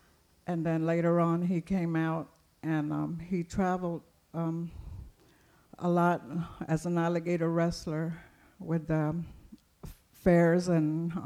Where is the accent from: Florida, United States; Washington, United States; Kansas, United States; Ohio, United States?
Florida, United States; Big Cypress; And I grew up in Big Cypress, and that's my home.